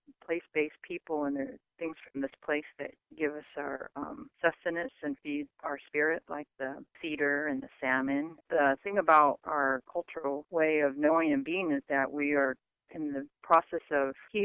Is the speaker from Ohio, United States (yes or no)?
no; Washington, United States; and I'm Squamish and Filipina, and I'm from Washington State.